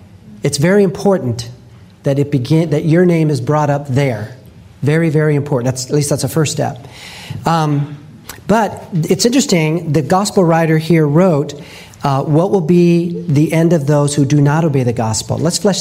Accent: Los Angeles, California, United States; You know, I grew up in Los Angeles, and in my neighborhood, there was just a lot of violence.

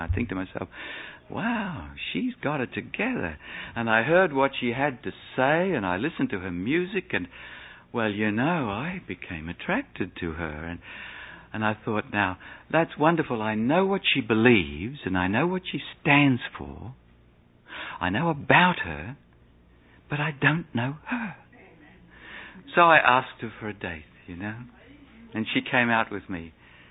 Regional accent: Melbourne, Victoria, Australia; moved away as an adult; also born or lived in Sydney; See, when I was a young fella, about 19, we moved to Sydney and from Melbourne in Australia, and we went into the Waitara Church.

